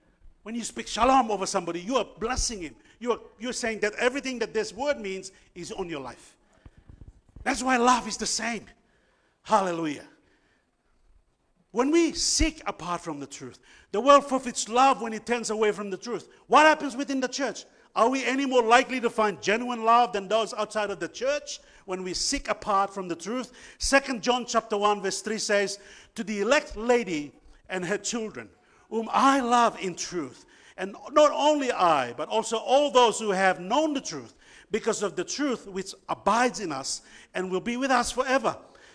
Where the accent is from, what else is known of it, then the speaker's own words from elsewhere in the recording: Papua New Guinea; I came from Papua New Guinea out of the fire of God.